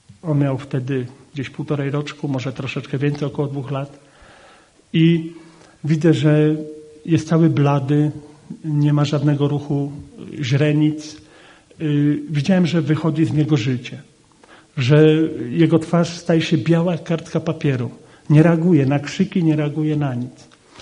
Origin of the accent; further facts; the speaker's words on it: Włocławek, Kuyavian-Pomeranian Voivodeship, Poland; moved away as an adult; now in Silesia, Poland; 21 lat temu, że przyjechałem tutaj na Śląsk. Ja pochodzę z Polski Centralnej, z Włocławka i przyjechałem tutaj do pracy na kopalni pod Cieszynem.